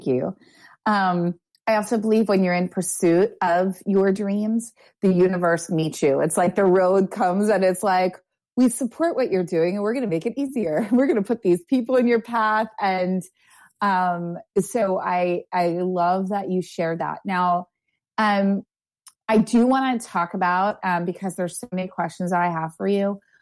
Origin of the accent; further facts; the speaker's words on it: United States; I was born and raised in America.